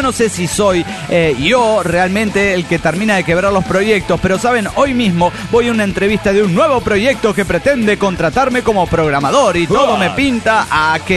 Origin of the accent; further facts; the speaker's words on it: Peru; porque yo vivía en Perú, recuerdo, soy nativa de allá.